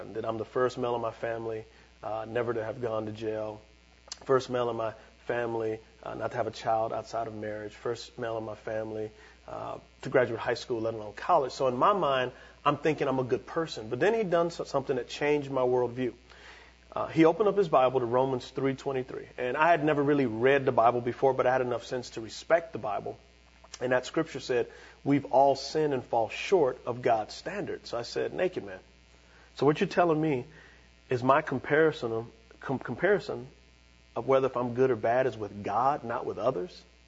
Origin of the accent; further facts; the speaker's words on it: San Antonio, Texas, United States; I grew up in San Antonio, Texas, and raised primarily by my grandmother.